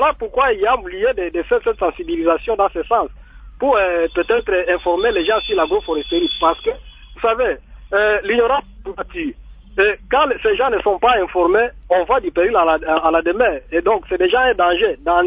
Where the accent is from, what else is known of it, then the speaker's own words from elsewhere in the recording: Maniema, DR Congo; ici chez nous au Maniema.